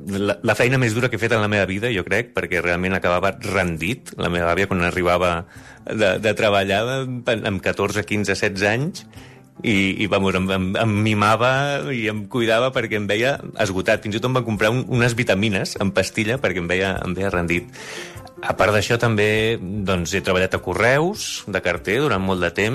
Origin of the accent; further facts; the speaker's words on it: Barcelona, Catalonia, Spain; tinc 40 anys, sóc del Poble Sec